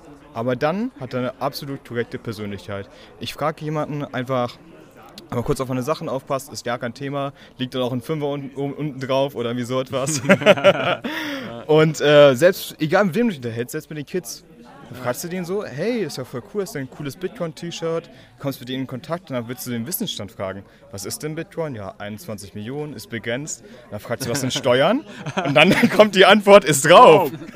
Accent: Hanover, Lower Saxony, Germany; Ja, ich komme aus Hannover

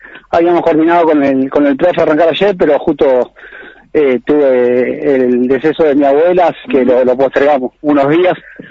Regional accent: Sunchales, Santa Fe, Argentina; born there; now in Rafaela, Argentina; Sí, nací en Sunchales.

